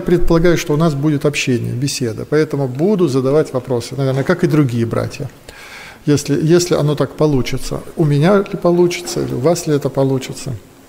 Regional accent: Balashikha, Moscow Oblast, Russia; Я служитель из Балашихи, Салтыковская церковь.

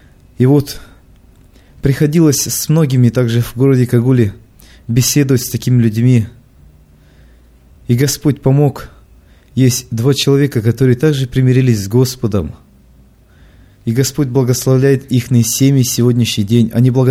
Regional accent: Moldova; now in Sacramento, United States; Я приехал недавно, 3 недели назад, из Молдавии в Америку, в город Сакраменто, на постоянное место жительства.

